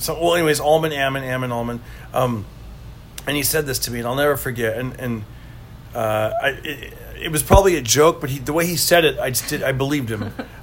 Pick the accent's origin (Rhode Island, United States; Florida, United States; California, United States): California, United States; I'm from around here, like California. I don't know.